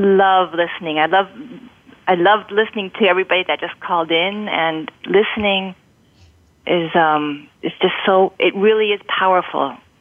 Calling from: Munich, Bavaria, Germany; I'm calling in from Munich in Germany.

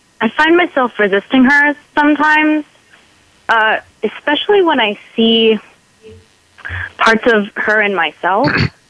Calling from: Brooklyn, New York, United States; Hi, I'm calling from Brooklyn, New York.

